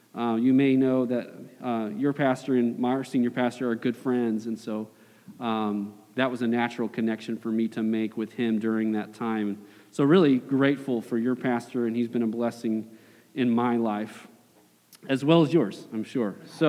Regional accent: Washington, United States; Originally, I grew up in the Seattle area

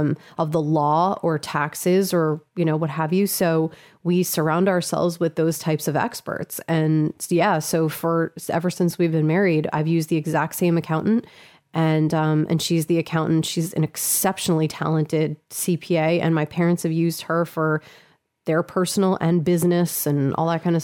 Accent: New Jersey, United States; moved away as an adult; I moved from New Jersey, right? I lived in New Jersey my whole life, and my parents moved down from there last year

